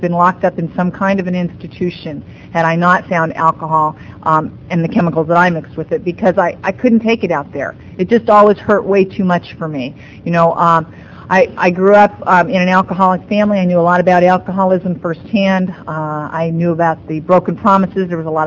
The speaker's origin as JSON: {"language": "English", "town": "Los Angeles", "region": "California", "country": "United States", "tie": "born or raised there", "said": "I grew up in Venice, which is a beach town out in Los Angeles"}